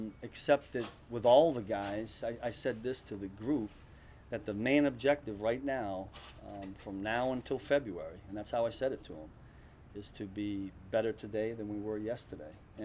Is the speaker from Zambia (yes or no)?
no; Northeast, United States; You know, I grew up in the Northeast, so there's a lot of Northeast people